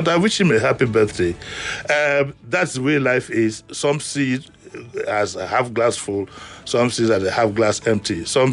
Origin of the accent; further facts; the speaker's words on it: Nigeria; But I'm a Nigerian. I'm a patriotic Nigerian.